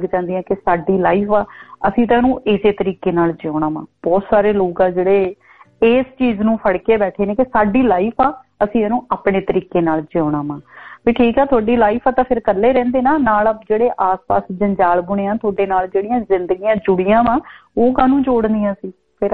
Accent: Jagraon, Punjab, India; now in Australia; ਮੈਂ ਤਾਂ ਜਗਰਾਉਂ ਤੋਂ ਹੈਗੀ ਆ ਤੇ ਮੈਂ ਤਾਂ ਜਗਰਾਉਂ ਵਾਲੀ ਹੀ ਰਹੂੰਗੀ

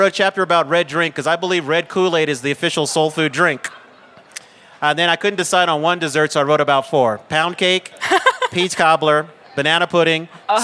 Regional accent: Denver, Colorado, United States; So being born and raised in Denver immediately loses me all street cred on the subject of soul food.

